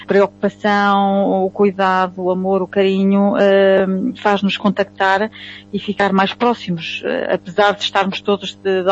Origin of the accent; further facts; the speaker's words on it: Santa Cruz, Lisbon, Portugal; born there; o meu pai é de Beirão, não é? Portanto, e a minha mãe, portanto, eu inclusive nasci em Santa Cruz, que é ao pé de Torres Vedras, portanto, a Zona Oeste.